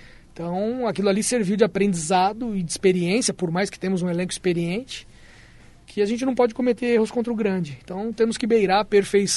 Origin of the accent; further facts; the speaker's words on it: São Paulo, Brazil; Eu sou de São Paulo, cresci ali acompanhando jogos dos grandes de São Paulo.